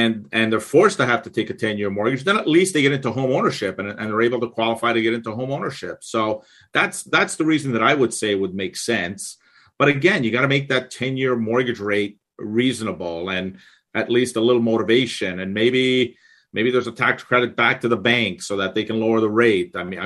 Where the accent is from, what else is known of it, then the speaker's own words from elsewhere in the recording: Canada; as a Canadian